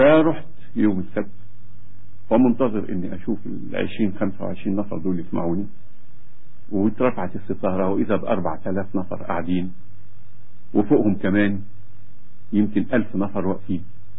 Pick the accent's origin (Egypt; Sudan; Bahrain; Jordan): Egypt; خيبة أمل ركبة جمل زي ما بيقولوا عندنا في مصر